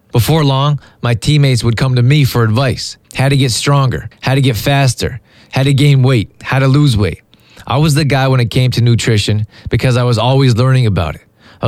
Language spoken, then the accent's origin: English; Canada; Growing up in Canada, being an all-around athlete, I had no idea about college sports.